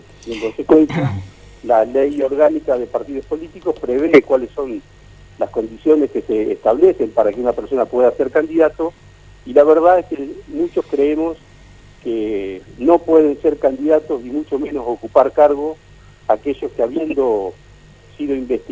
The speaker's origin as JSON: {"language": "Spanish", "town": "Villa Elisa", "region": "Entre Ríos", "country": "Argentina", "tie": "born or raised there", "said": "Conozco Villaliza, soy oriundo de Villaliza de toda la vida."}